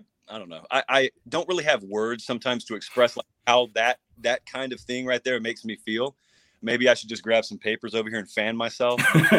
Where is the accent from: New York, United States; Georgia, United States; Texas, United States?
Georgia, United States; Columbus; I grew up in Columbus, Georgia. And so I grew up in a family that had some Georgia fans, some Bama fans